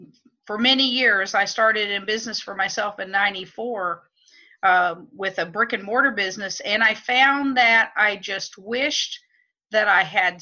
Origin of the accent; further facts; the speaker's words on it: Texas, United States; now in Southern Illinois, United States; I came from Texas to Southern Illinois to start a most unlikely business for a woman, which was in the pawn shop business.